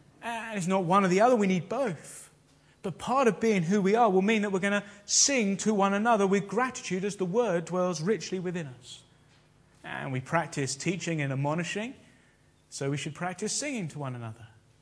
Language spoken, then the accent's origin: English; United Kingdom; partly because we're British, and the reserve within us just means we don't like doing that kind of thing